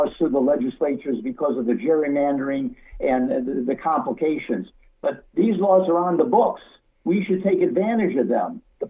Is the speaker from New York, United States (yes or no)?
no; Illinois, United States; Illinois, I'm from Illinois.